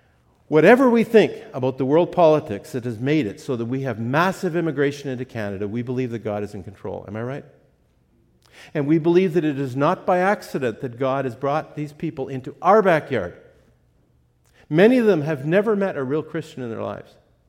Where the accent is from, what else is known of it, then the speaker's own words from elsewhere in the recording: N'Djamena, Chad; Now, when I was growing up in Chad, and this is right about Independence Day, 1960, this is in N'Djamena, in the capital of Chad